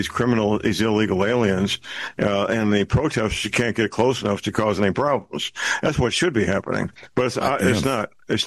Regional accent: St. Louis, Missouri, United States; Of course, St. Louis, Metro St. Louis is my hometown.

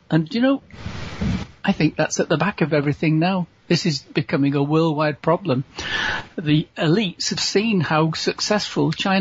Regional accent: England, United Kingdom; You know, I'm from England, as you know, and we have the same thing.

